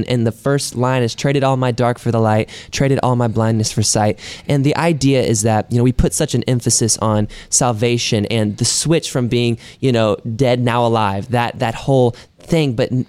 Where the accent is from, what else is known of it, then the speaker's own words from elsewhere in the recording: North Carolina, United States; moved away as an adult; now in Nashville, United States; I'm from North Carolina originally, kind of born and raised there. Grew up on a farm, big farm.